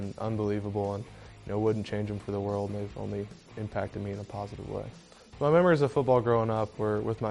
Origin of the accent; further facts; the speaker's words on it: Indianapolis, Indiana, United States; I was born in Indianapolis, so I was a Colts fan growing up.